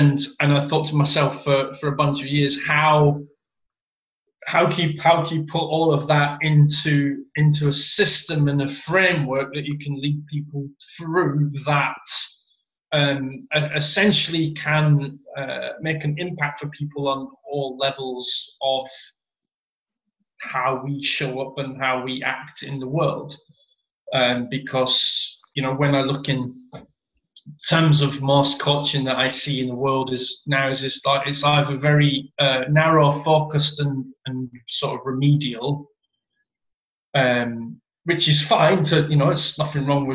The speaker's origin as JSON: {"language": "English", "town": "Barnsley", "region": "Yorkshire and the Humber", "country": "United Kingdom", "tie": "born there", "said": "So originally I'm born from Barnsley, a small mining town in the north of England"}